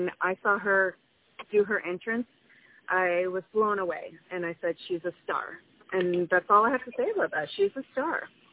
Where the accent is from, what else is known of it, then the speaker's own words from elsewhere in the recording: Toronto, Ontario, Canada; I'm going to have some friends drive up from Toronto, my hometown, and for me to be able to perform in front of my my friends and family